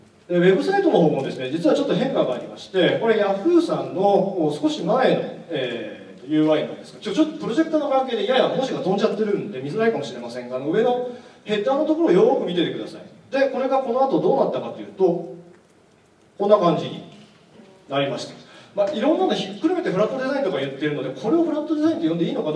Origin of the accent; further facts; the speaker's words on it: Gifu, Japan; 。今年の個人的なトピックはですね、5月に地元の岐阜でマラソン大会に出たんですが